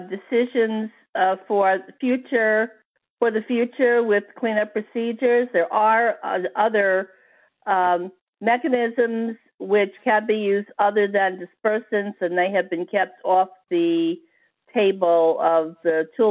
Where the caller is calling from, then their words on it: Washington, District of Columbia, United States; I'm calling from Washington, D.C.